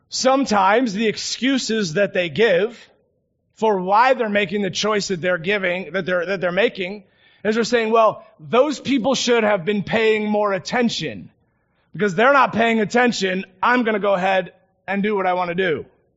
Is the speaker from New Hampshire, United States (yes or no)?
no; Michigan, United States; I grew up in Michigan, and so when I was going through driving training school